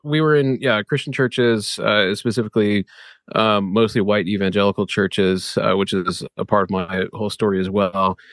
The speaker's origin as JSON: {"language": "English", "town": "Omaha", "region": "Nebraska", "country": "United States", "tie": "born or raised there", "also_born_or_lived": "Kansas City", "said": "So I'm from Omaha originally, although born in Kansas City, but spent most of my life here."}